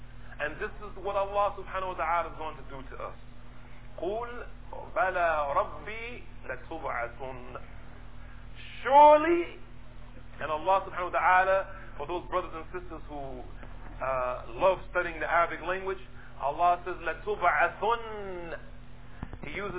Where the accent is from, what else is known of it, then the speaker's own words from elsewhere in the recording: Newark, New Jersey, United States; I used to argue with people where I grew up in Newark, New Jersey.